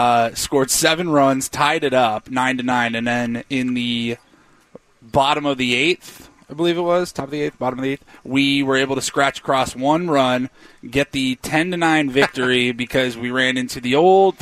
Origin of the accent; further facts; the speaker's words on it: Pacific Northwest, United States; now in San Diego, United States; growing up in the Pacific Northwest, moving down to San Diego and calling San Diego home now for like the last 16 years